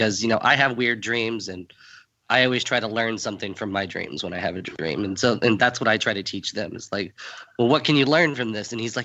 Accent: Gilbert, Arizona, United States; I'm from Gilbert, Arizona, which is just outside of Phoenix.

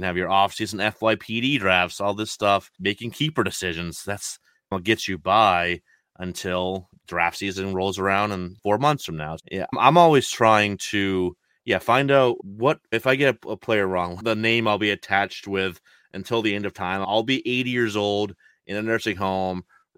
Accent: New England, United States

